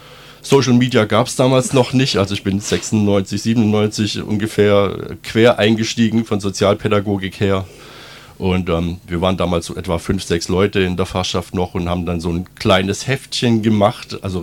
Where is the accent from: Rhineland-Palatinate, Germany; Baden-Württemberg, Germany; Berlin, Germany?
Baden-Württemberg, Germany; Böblingen; born there; ich bin 1967 in Böblingen geboren, habe es in meinem Leben immerhin bis Tübingen geschafft, also ich gehöre quasi zum deutschen Jet-Set, und bin dann nach dem Zivildienst nach Tübingen zum Studium gekommen, Sozialpädagogik.